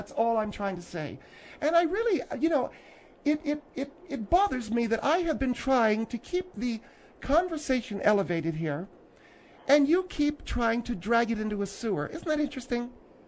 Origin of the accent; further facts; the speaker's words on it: Harrisburg, Pennsylvania, United States; I come from Harrisburg, Pennsylvania.